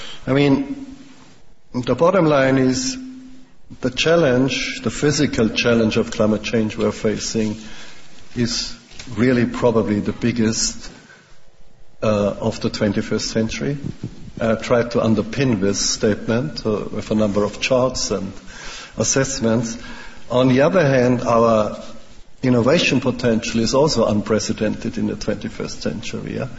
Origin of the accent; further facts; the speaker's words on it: Germany; English is a second language; Finally, because I'm coming from Germany now. Now in Germany, something very strange happened.